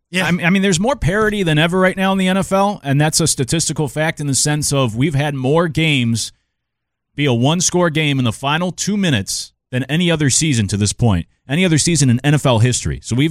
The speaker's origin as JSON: {"language": "English", "region": "Northeast", "country": "United States", "said": "because I'm from the Northeast, so I have Eagles friends and I have Giants friends"}